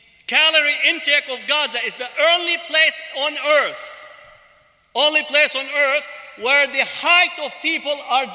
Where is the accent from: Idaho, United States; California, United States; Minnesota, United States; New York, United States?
California, United States; Berkeley; I come from Berkeley.